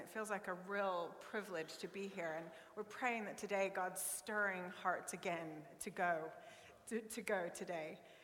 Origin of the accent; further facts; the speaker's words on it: Oklahoma, United States; And obviously, I'm American. And I grew up in Oklahoma, which is the very middle of the United States.